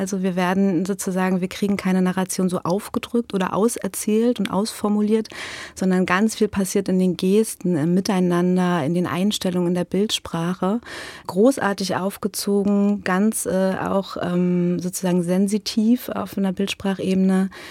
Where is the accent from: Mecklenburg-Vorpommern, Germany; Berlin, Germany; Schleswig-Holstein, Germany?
Mecklenburg-Vorpommern, Germany; Graal-Müritz; also born or lived in Rostock; now in Weimar, Germany; Das Klinikum in Rostock, aber aufgewachsen im Ostseeheilbad Graal-Müritz.